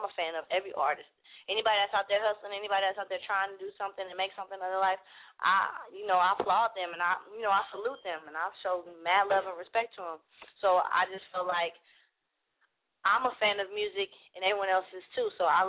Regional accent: Berkeley, California, United States; I'm from South Berkeley. I don't know if you've ever been to Berkeley before. Berkeley is a place. It's a small town out here in the Bay, and it's like a very diverse city.

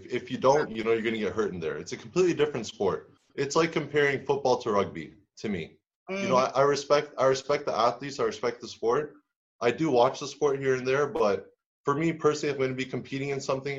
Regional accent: Canada; Well, growing up in Canada, I always loved playing all sports.

